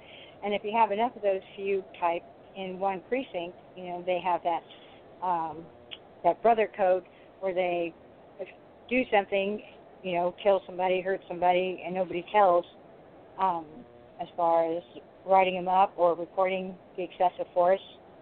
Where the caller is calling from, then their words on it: California, United States; Hello. I'm calling from Southern California.